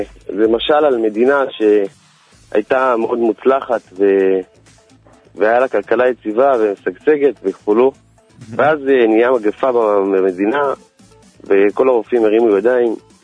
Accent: Bnei Brak, Tel Aviv District, Israel; אני מבני ברק.

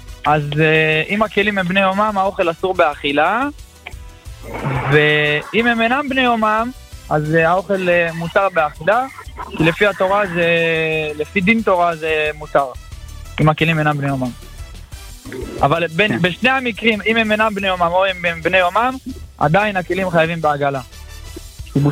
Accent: Kfar Saba, Central District, Israel; לא, אני מכפר סבא.

